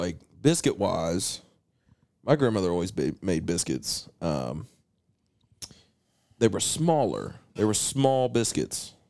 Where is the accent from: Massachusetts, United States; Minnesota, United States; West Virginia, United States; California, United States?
West Virginia, United States; we come from West Virginia, and we have Tudor's here